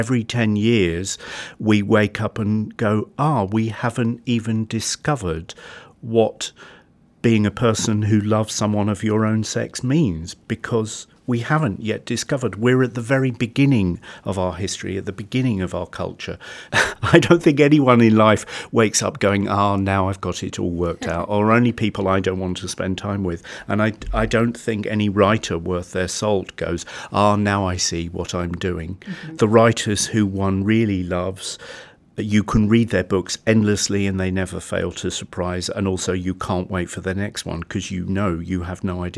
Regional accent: England, United Kingdom; in terms of being an Englishman

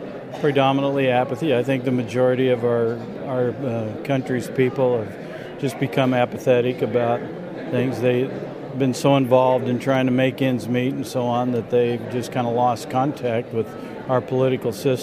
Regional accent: Gilbert, Arizona, United States; I'm from Gilbert, Arizona.

